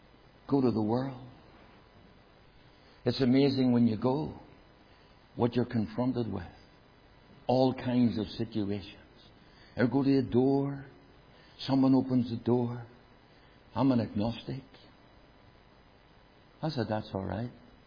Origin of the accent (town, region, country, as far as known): Belfast, Northern Ireland, United Kingdom; born or raised there